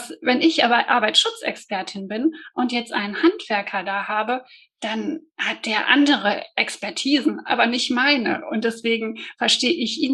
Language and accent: German; Bonn, North Rhine-Westphalia, Germany; ich komme aus Bonn. Ich wohne in dem kleinen, beschaulichen Bonn. Nicht zu groß, nicht zu klein. Ich fühle mich hier auch sehr wohl.